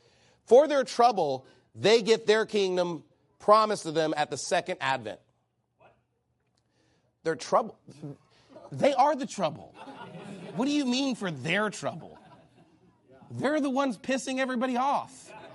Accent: United States; for those of us that have grown up in America in a Christian home, wasn't that a privilege?

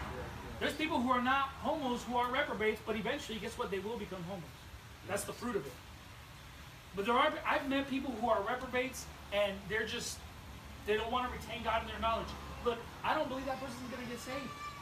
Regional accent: Long Beach, California, United States; Look, I grew up in Long Beach.

